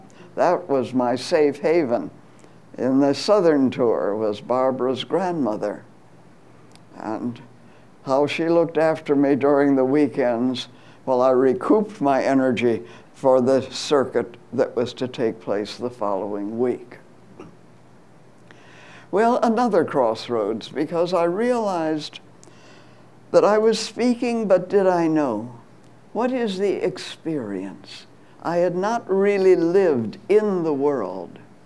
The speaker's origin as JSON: {"language": "English", "region": "England", "country": "United Kingdom", "said": "and the endless cups of tea, of course, being English."}